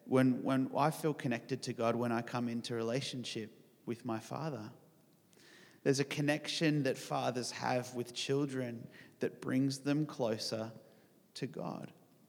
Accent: St. George, Utah, United States; I'm the oldest of three boys. So I have two younger brothers, and we grew up here just in the St. George area.

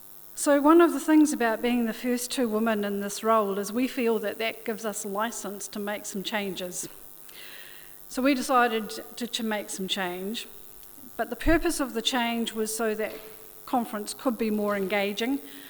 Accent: Christchurch, Canterbury, New Zealand; I'm originally from Christchurch. I'm a descendant of one of the one of the first four ships into Lyttelton Harbour in 1850. And I grew up in Papanui

